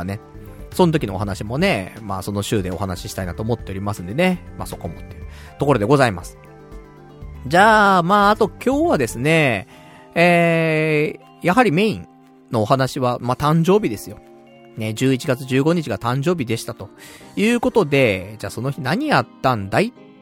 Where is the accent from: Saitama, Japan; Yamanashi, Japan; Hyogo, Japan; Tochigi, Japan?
Saitama, Japan; now in Tokyo, Japan; 俺もね、もともとね、埼玉出身ですから、今はね、この渋谷に住んでますけどもね。なんで、やっぱ埼玉っつったらね、そのやっぱふるさとですからね。